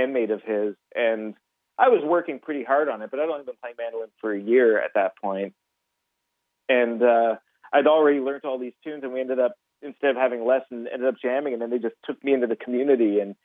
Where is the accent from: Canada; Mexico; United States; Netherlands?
Canada; Toronto, Ontario; That's right. Born and raised.